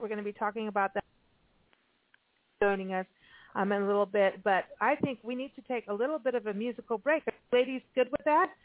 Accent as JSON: {"language": "English", "region": "California", "country": "United States", "said": "When everybody asks, where are you from? We're like, well, born in California, and we are Californians"}